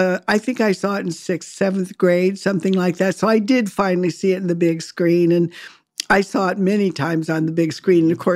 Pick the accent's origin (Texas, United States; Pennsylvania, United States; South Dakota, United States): South Dakota, United States; also born or lived in Arkansas; in Arkansas. Most people don't know that because I'm so associated with South Dakota, which really is my home state.